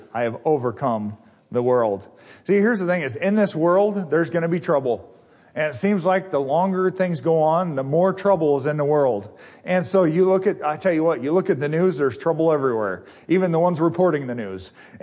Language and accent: English; Washington, United States; also born or lived in Montana; Growing up out west, I was born in Montana and raised in Washington, and my dad always had wild stories about the west